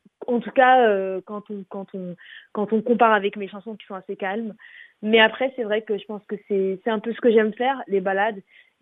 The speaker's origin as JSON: {"language": "French", "region": "Flanders", "country": "Belgium", "tie": "born or raised there", "said": "Et j'ai grandi en Belgique, j'ai grandi en Flandre, donc c'est sûr qu'une grande partie de mon enfance, de tout ce que j'ai vécu, est rattachée à la Belgique."}